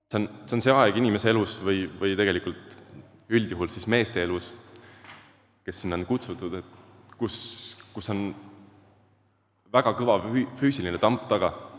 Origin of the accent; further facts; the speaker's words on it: Maarja-Magdaleena, Tartu County, Estonia; Olen pärit Maarja Magdaleenast, sealt lähedalt, ja kasvanud suures peres.